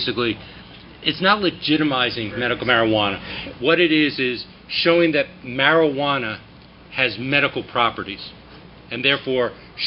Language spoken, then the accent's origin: English; New Hampshire, United States; oh, come on, I'm from New Hampshire. They're south. They're south of me.